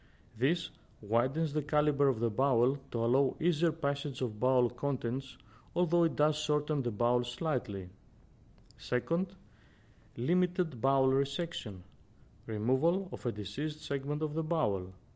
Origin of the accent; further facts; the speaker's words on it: Ioannina, Epirus, Greece; English is a second language; from Ioannina, Greece.